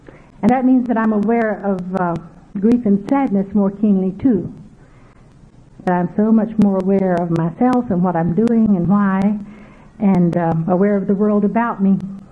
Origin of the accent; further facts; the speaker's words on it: Texas, United States; And the one I grew up in West Texas knew that there were years when I could hardly find the door of the building